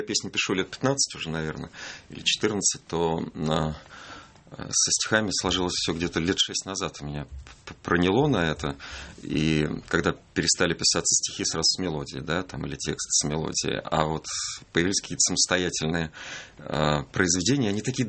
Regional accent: Moscow, Russia; хотя, собственно, я москвич, живу в Москве

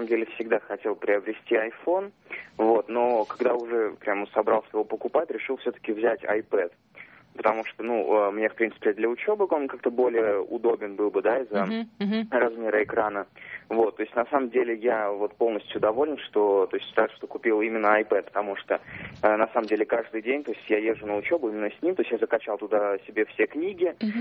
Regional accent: Korolyov, Moscow Oblast, Russia; я из Королева.

